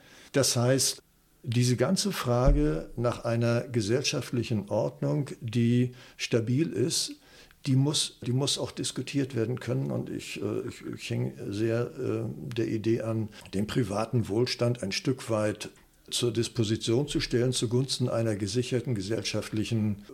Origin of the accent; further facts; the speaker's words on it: Schwerin, Mecklenburg-Vorpommern, Germany; also born or lived in Rostock; Ich sage, ich komme aus Schwerin.